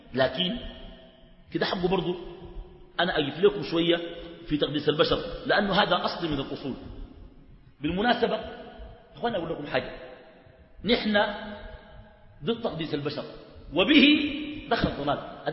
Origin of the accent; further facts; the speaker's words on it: Sudan; المشكله عندنا في السودان الناس بتاخذ الدين بالعاطفه